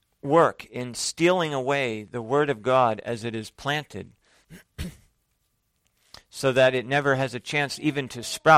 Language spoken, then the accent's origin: English; Conroe, Texas, United States; If someone from another state asks you where you're from, I often say, from Houston. But if somebody from Houston asks me where I'm from, then I say, well, I'm from Conroe.